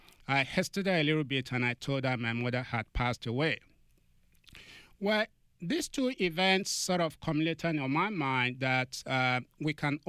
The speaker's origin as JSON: {"language": "English", "country": "Nigeria", "tie": "born or raised there", "said": "Growing up in Nigeria in those days was a little bit of a challenge."}